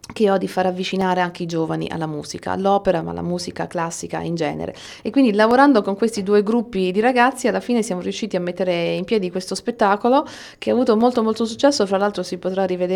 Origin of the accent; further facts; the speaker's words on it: Umbria, Italy; moved away; La mia Umbria, la mia terra, il punto da cui sono partita